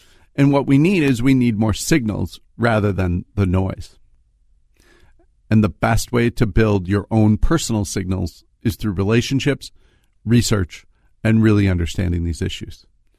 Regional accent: Minnesota, United States; I tell them I'm from Minnesota, and they want to talk about how we dealt with this.

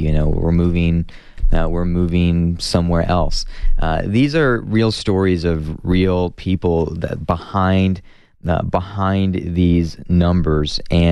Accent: Phoenix, Arizona, United States; now in Tucson, United States; I grew up in Phoenix.

